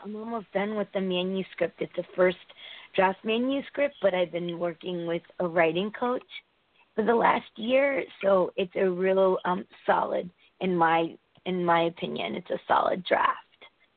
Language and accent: English; Connecticut, United States; I'm from Connecticut.